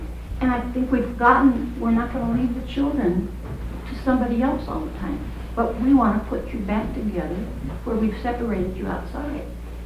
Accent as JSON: {"language": "English", "town": "Rock Island", "region": "Illinois", "country": "United States", "said": "from Rock Island, Illinois, and I've been here a good many years."}